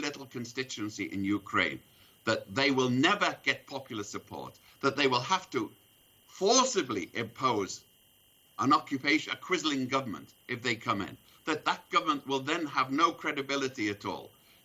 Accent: United Kingdom; And I come from Britain where the Americans were evil, double dealing, but they did come to our aid in 1941.

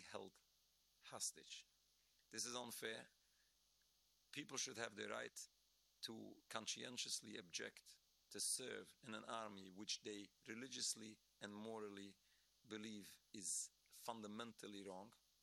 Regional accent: New York, United States

